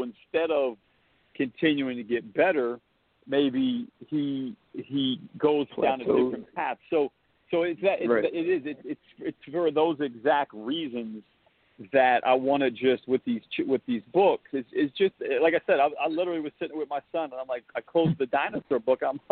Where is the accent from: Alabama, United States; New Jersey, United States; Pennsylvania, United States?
Pennsylvania, United States; I grew up outside of Philadelphia, actually very very close to the Villanova campus, which is obviously out in the suburbs of Philadelphia.